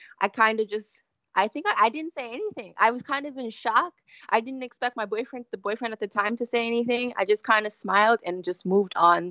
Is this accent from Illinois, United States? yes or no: no; Yonkers, New York, United States; Yeah, so I grew up in Yonkers, New York. And so my childhood in Yonkers, I grew up around mostly white children.